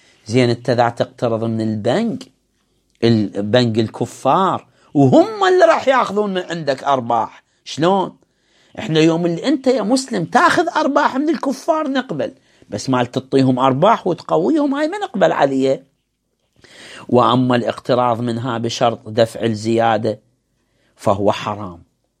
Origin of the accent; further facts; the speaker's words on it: Iraq; احنا في العراق